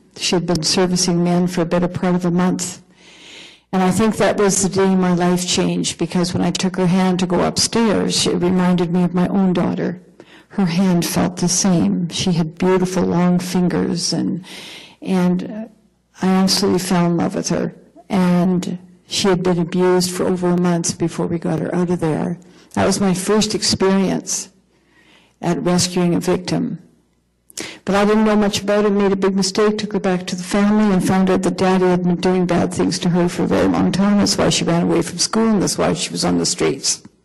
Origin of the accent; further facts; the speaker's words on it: Canada; I'm the Canadian in this bunch.